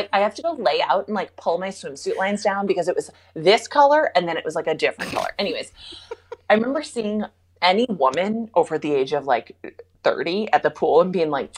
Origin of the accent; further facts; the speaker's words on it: Minnesota, United States; was from Minnesota. So mm-hmm.